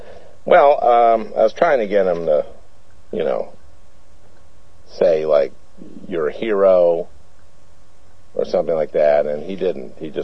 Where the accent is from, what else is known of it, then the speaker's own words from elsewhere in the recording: United States; Yeah, well, I come from the United States.